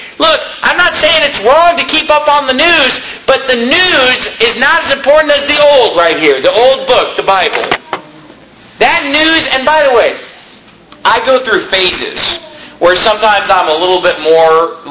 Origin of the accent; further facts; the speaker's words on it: United States; I've done my part as an American to try to, you know, help our country